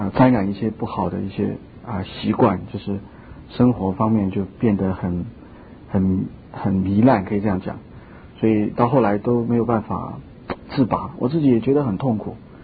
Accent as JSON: {"language": "Chinese", "country": "China", "said": "我是来自大陆啊。"}